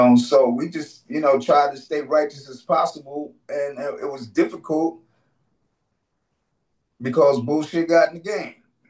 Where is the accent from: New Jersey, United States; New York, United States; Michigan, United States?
New York, United States; And I wasn't from there like you. I'm from New York, but I'm like, yo, it's cracking up here.